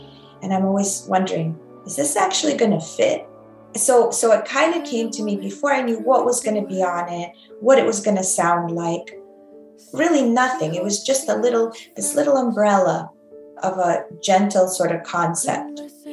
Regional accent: Russia; English is a second language; my grandparents are from Ukraine and everybody fought in World War II together. And it to me, like growing up in Soviet Russia, like there was no difference between our relatives from Moscow versus our relatives from Odessa

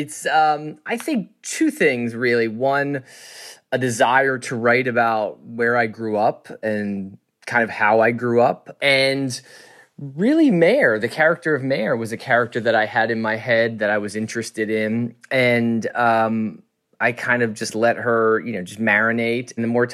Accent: Easttown, Pennsylvania, United States; I grew up in Easttown itself, in the township of Easttown.

